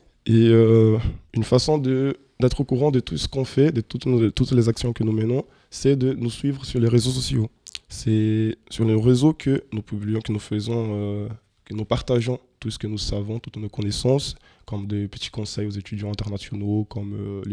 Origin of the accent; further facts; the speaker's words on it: Brazil; French is a second language; now in France; Alors, je viens du Brésil. Je suis en France depuis 2019.